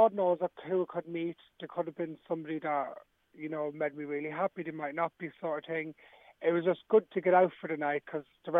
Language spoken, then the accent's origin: English; Ballymun, Leinster, Ireland; Like, I grew up in Ballymun and then, you know, went over